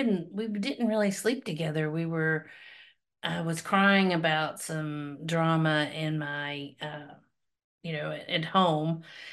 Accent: Nashville, Tennessee, United States; Well, I grew up spending summers in East Tennessee with my family, with my father and my stepmother. We went to church a lot. They were very religious. I was mostly in Nashville.

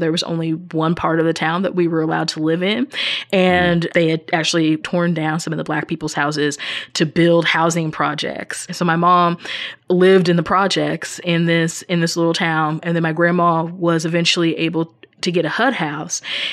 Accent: Kansas City, Missouri, United States; also born or lived in Springfield, Missouri / Virginia; now in Chicago, United States; I was born in Missouri. I grew up in the Kansas City area and then lived in southern Missouri for a while, Springfield, Missouri. Then lived in Virginia outside of Washington, D.C., and now I'm in Chicago.

